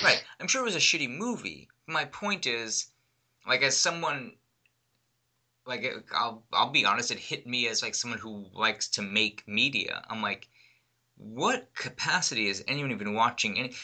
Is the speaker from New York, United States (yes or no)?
yes; New York, United States; I'm from New York, where mass transit is a big part of everyday existence